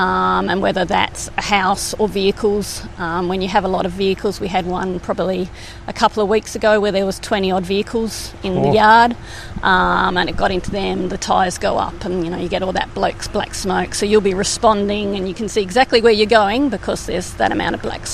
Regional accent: New South Wales, Australia; I think I came from New South Wales, so down there I was an SES volunteer. But when we moved up here, we were living rural

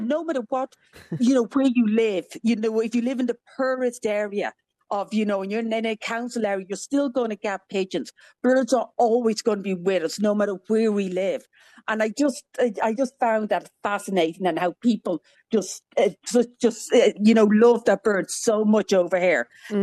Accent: Ireland; now in Australia; So growing up in Ireland, they were probably the first the first bit of wildlife that caught my eye.

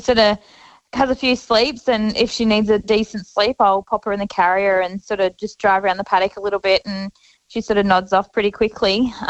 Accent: Queensland, Australia; now in Nangus, Australia; But I'm originally from North Queensland, living in Nangus, New South Wales, and my family aren't here

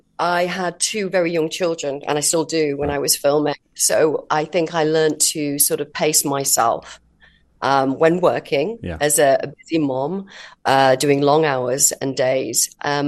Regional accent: Wakefield, Yorkshire and the Humber, United Kingdom; I grew up in Wakefield, West Yorkshire, and it's predominantly known as a mining community.

